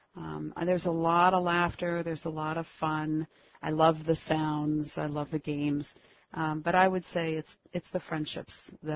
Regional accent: Florida, United States; Hi there. … from South Florida

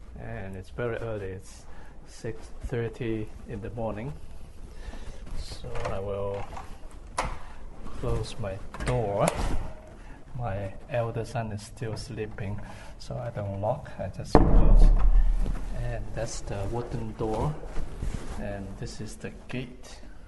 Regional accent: Hong Kong; English is a second language; spoken by the people of Hong Kong. So I can speak Putonghua as well, used to know as Mandarin. So English is my third language only, so to speak.

